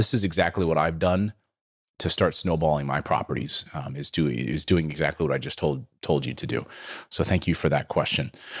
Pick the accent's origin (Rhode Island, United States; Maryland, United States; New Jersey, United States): New Jersey, United States; Hey, I'm from New Jersey as well.